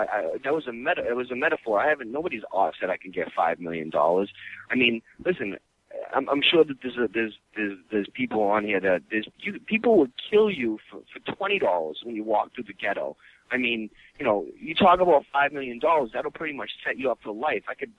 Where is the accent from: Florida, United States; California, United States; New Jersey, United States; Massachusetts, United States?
Massachusetts, United States; Boston; I'm from Boston, and I'm Italian. You know, I mean, you put the two together, and you got a. A guinea from an asshole from an Italian from Massachusetts.